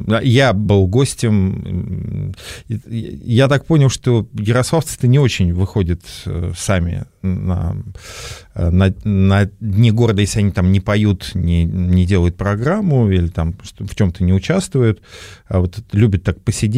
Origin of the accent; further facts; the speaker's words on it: Krasnodar Krai, Russia; Кубань я все детство провел на Кубани